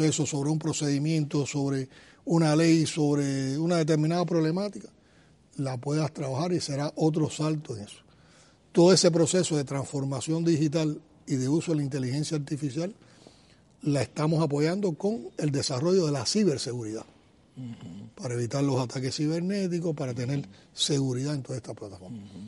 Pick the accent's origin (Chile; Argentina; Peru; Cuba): Cuba; eso es otro de los orgullos que uno siente como cubano